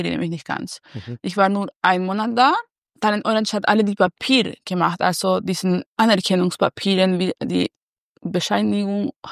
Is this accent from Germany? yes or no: no; Santiago, Santiago Metropolitan Region, Chile; German is a second language; Santiago de Chile